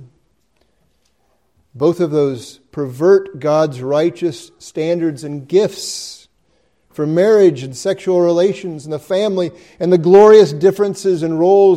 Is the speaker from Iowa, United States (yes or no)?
yes; Iowa, United States; I'm from Iowa. It makes me feel at home.